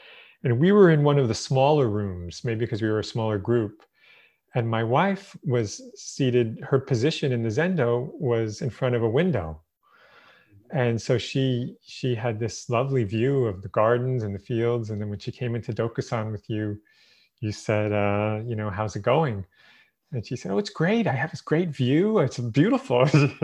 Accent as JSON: {"language": "English", "town": "Brooklyn", "region": "New York", "country": "United States", "said": "because I'm originally from Brooklyn, so I connected with you when it was coming out on visits to New York City."}